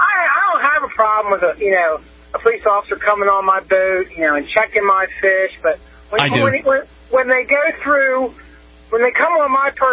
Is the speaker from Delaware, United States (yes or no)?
yes; Delaware, United States; I'm from the South. I was born up north in northern Delaware, but through the southern Delaware, because when you get south of that canal in Delaware, it's just a whole different world.